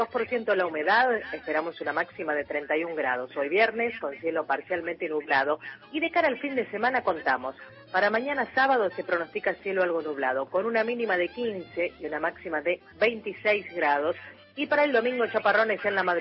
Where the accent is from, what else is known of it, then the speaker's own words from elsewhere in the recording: San Fernando, Buenos Aires Province, Argentina; soy de San Fernando, Buenos Aires